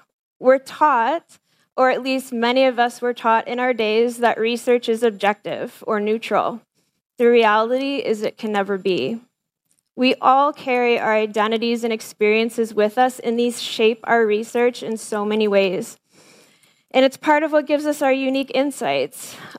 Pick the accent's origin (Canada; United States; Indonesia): Canada; Ontario; I'm a kid from Southern Ontario. My family is of mixed settler descent, and I was a child of the 70s and 80s.